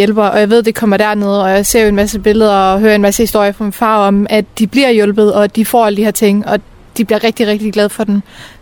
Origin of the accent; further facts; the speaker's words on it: Afghanistan; now in Denmark; Afghanistan, det er jo mit hjemland. Det er der, jeg kommer fra.